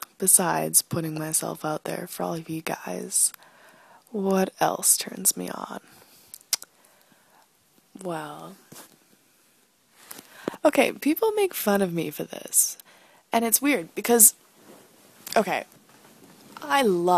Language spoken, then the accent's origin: English; Canada; almost 19. And I'm from Canada. Wicked cool, eh?